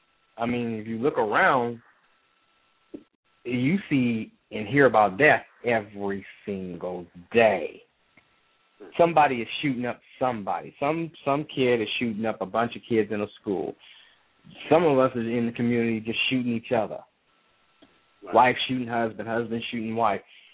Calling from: Houston, Texas, United States; calling out of Houston.

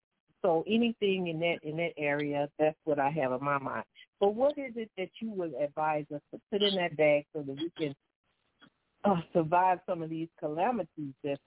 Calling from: St. Louis, Missouri, United States; I'm calling from St. Louis, Missouri.

